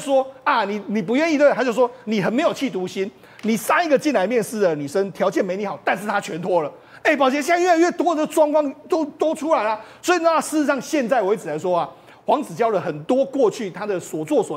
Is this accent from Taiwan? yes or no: yes; Taiwan; 有我们台湾人，还有很多外国人